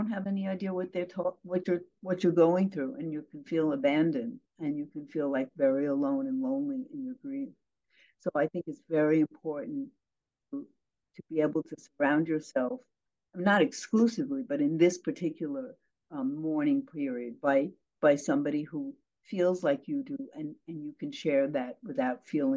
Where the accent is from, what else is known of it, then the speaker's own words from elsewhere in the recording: New York, United States; And I want to say this without sounding dramatic, even though I'm from New York, you are saving lives by having this.